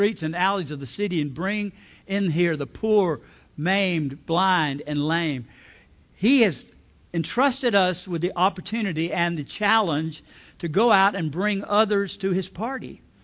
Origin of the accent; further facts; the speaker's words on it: Alabama, United States; My home pastor growing up in Lower Alabama, South Alabama, every time he baptized somebody, he would say